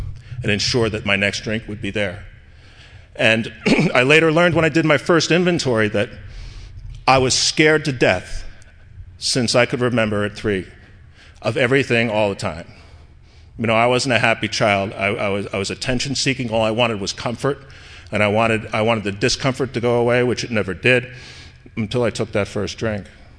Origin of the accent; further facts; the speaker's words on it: New York, United States; I grew up in New York, And my father, I'm the oldest of nine kids. I grew up in a New York suburb in Westchester County.